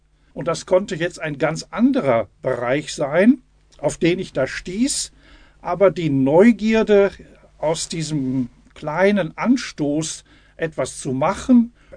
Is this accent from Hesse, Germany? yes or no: no; Letmathe, North Rhine-Westphalia, Germany; born there; Ich bin 1953 im Marienhospital in Letmathe geboren. Meine Mutter gebürtig aus Letmathe, mein Vater dann gebürtig aus Iserlohn von der Langen Hecke. Ein Gemisch Letmathe-Iserlohn